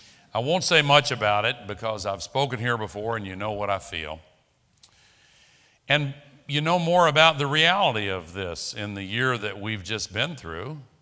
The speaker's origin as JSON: {"language": "English", "region": "the South", "country": "United States", "said": "Now, I'm from the South. We have something called kudzu there."}